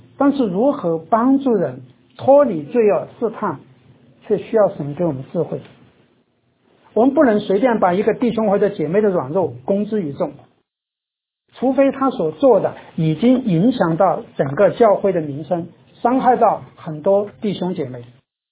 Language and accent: Chinese; China; now in United States; 那我们中国人其实更多的是被那个酒文化、酒桌的文化所迷惑、所辖制。